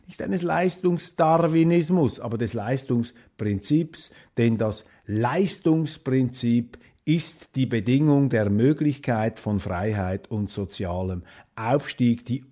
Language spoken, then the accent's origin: German; Switzerland; Bald sind wir Schweizer dann vor den Deutschen.